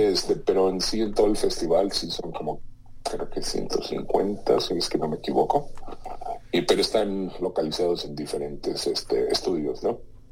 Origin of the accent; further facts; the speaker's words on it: Mexico City, Mexico; yo nací y crecí en la Ciudad de México, pero ya mi padre era alemán y mamá mexicana.